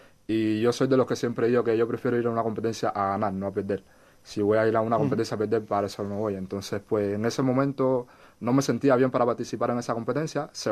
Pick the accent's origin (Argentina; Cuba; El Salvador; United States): Cuba; Artemisa; born there; nací en Cuba, en un pueblo llamado Artemisa, muy bonito.